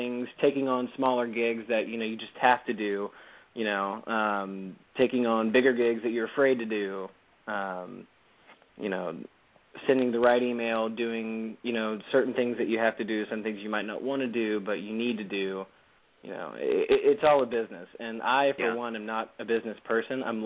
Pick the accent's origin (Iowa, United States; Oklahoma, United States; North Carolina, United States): North Carolina, United States; I grew up in North Carolina